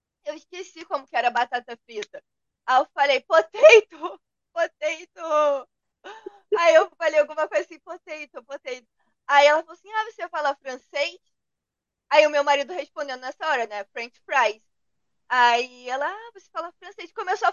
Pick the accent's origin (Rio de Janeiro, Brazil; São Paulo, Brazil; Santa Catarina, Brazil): Rio de Janeiro, Brazil; ah, isso daí é do Ceará. E como eu cresci no Rio, né? Vai se perdendo.